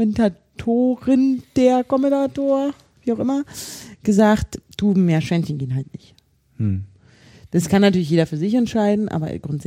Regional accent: Brandenburg, Germany; ich komme also aus Nordwest Brandenburg.

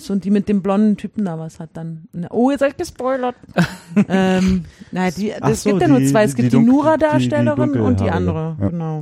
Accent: Berlin, Germany; weil ich natürlich als Berliner unbedingt gucken musste

